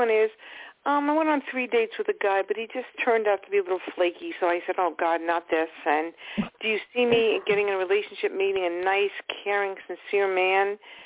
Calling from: Long Island, New York, United States; I'm calling from Long Island.

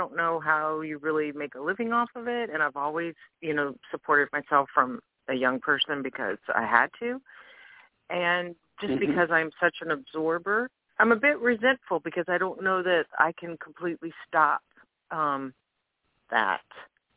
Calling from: Louisiana, United States; I'm calling from Louisiana.

